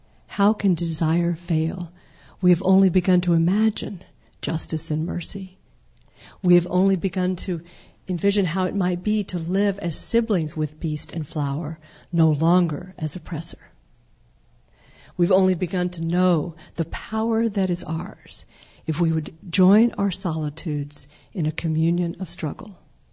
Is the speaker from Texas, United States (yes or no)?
yes; Texas, United States; Or that growing up in Texas, would I have ever thought that in the 1990s the Texas utility companies would actually pull some citizens together